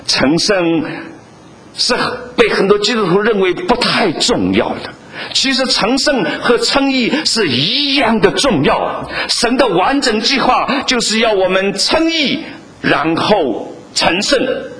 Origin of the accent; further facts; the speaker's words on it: China; 我们在中国长大，我们讲国语，我们讲普通话，是很自然的，